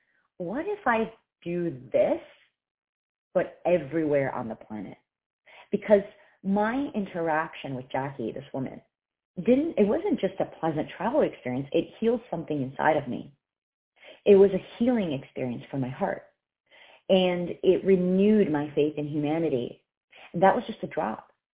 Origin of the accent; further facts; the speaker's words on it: Italy; I'm originally from Italy and I'm actually half Brazilian.